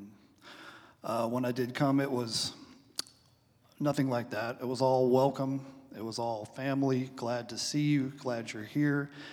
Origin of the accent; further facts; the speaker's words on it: Wichita Falls, Texas, United States; I grew up in Wichita Falls, and I went to school with Kimbra 25 years ago.